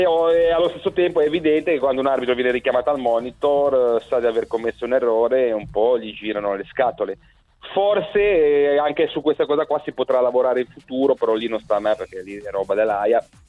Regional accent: Genoa, Liguria, Italy; sono di Genova

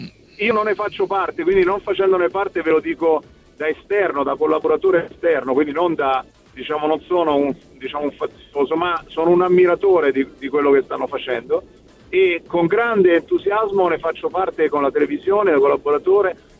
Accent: Monte Carlo, Monaco; sono cresciuto a Monte Carlo

